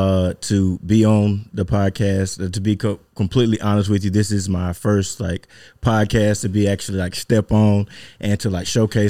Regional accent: Mississippi, United States; First and foremost, man, I'm from Mississippi, brother. I got to put that out there. I'm from Mississippi. I'm a country brother.

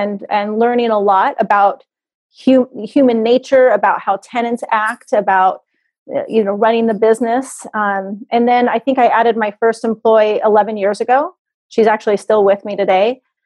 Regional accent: Minnesota, United States; I'm from Minnesota, and I run a property management company since 2001.

